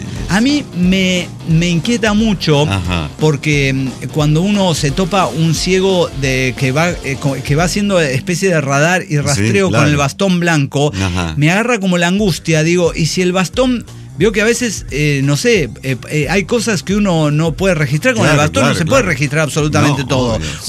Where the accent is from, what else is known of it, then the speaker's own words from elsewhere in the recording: Salta, Argentina; de Salta, Argentina, electricista, estamos haciendo una conexión.